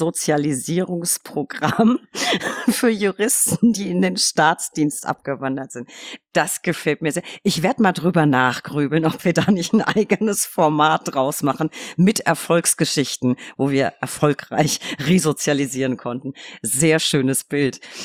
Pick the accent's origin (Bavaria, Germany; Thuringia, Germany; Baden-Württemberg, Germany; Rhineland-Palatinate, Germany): Bavaria, Germany; ich bin katholisch, ich komme aus Bayern, natürlich bin ich katholisch.